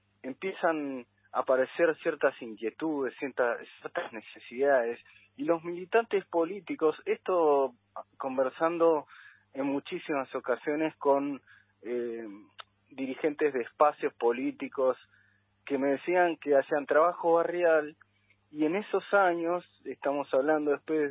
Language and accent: Spanish; Argentina; estamos haciendo muy bien las cosas como argentinos